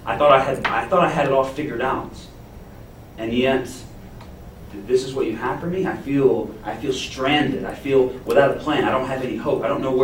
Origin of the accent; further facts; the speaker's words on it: Beaumont, Texas, United States; I wasn't always in Dallas. As I told you a moment ago, I'm from Beaumont, Texas.